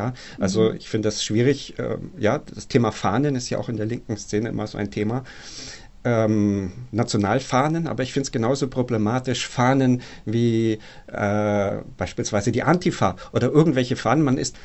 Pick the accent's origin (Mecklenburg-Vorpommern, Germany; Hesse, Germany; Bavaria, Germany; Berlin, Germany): Bavaria, Germany; Also ich komme ursprünglich aus Unterfranken, aus Bayern.